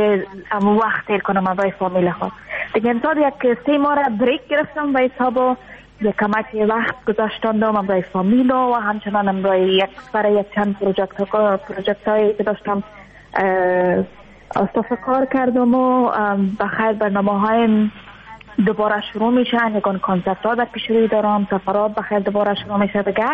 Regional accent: Afghanistan; ما اگر چی دیر نشده از افغانستان آمدم، یک دو سه ماه میشه

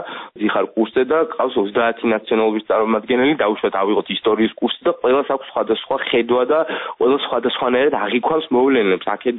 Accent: Kakheti, Georgia; მე წარმოშობით კახელი ვარ

